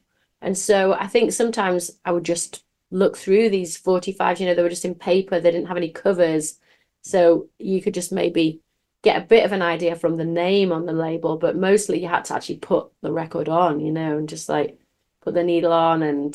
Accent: Leeds, Yorkshire and the Humber, United Kingdom; I was born in Leeds, and that's where I still live. So Leeds is 200 miles north of London, and okay. It's 200 miles south of Edinburgh.

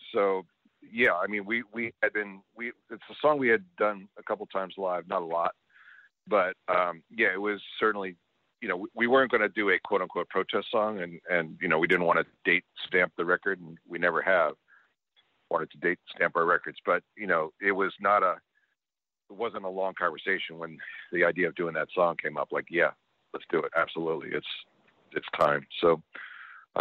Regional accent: Philadelphia, Pennsylvania, United States; we're all of us, even, you know, me growing up in Philadelphia, we were all children of FM radio, you know, of the 60s.

